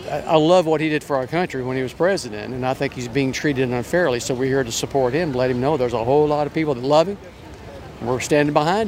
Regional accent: Dallas, Texas, United States; I'm from the Dallas area.

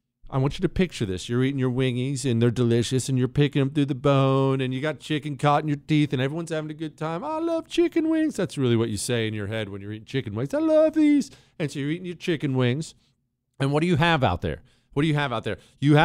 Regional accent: Ohio, United States; one of my close relatives is a hardcore Bengals fan because, you know, I grew up in Ohio.

